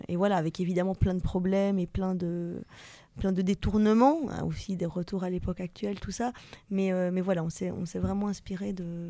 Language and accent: French; Belgium; Donc moi, je suis belge, et on est deux Belges dans la compagnie